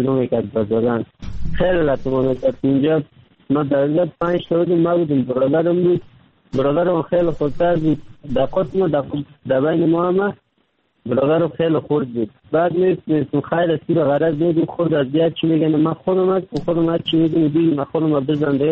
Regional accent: Kabul, Afghanistan; now in Turkey; در مدت 3 سال میشه ترکیه آمدم، از افغانستان 3 سال میشه رکن سیدنم ترکیه هستم. اما از افغانستان آمدم طرف پاکستان آوردم، آمدم از کابل آمدم،

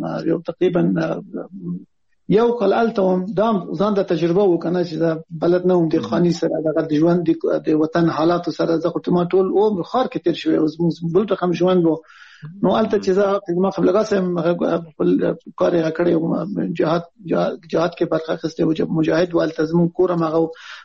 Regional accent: Afghanistan; now in Islamabad, Pakistan; مونږ خو د افغانستان خلک

